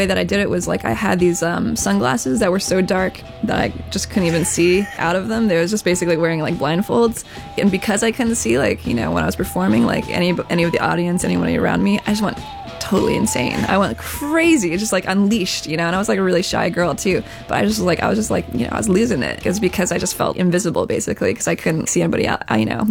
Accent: New Jersey, United States; Thing is that when I was like 14 or 15, I grew up in Jersey

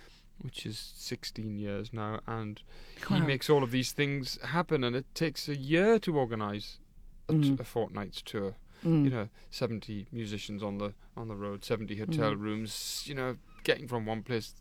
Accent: Gateshead, North East England, United Kingdom; My hometown, Gateshead, is a gem of a hall, the Sage there.

